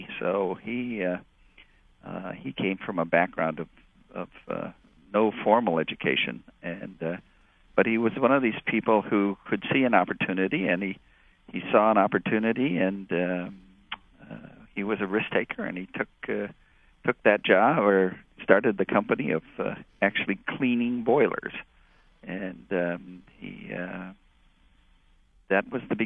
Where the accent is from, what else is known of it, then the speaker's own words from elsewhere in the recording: Mount Clemens, Michigan, United States; also born or lived in Detroit; I was born in Detroit. Early years in Detroit, grade school in East Detroit, high school in Mount Clemens.